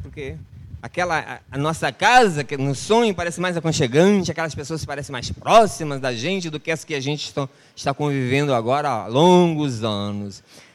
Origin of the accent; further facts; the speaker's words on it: Mato Grosso, Brazil; now in Rio de Janeiro, Brazil; Eu, por exemplo, sou do Mato Grosso, fui conhecer minha esposa no Piauí, moro aqui no Rio de Janeiro.